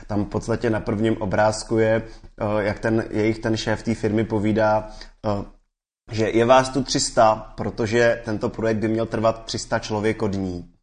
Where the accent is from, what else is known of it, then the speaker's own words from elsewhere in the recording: Plzeň, Plzeň Region, Czechia; jsem z Plzně